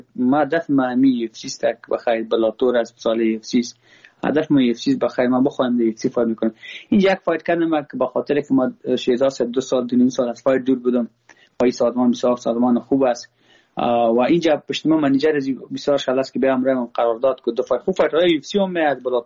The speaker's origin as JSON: {"language": "Persian", "country": "Afghanistan", "said": "ما افغان هستم. با ما هزاره ازبک پشتون کلش یک چشم هستن."}